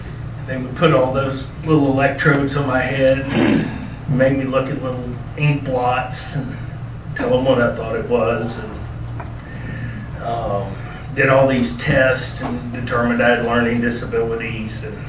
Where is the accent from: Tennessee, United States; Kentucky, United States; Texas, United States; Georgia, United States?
Texas, United States; San Antonio; I was born here in San Antonio, went to Alamo Heights High School, was surrounded by people that came from a lot of privilege